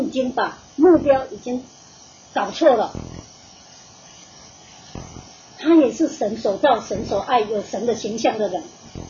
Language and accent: Chinese; Taiwan; 反正我不开口，人家不知道我是台湾人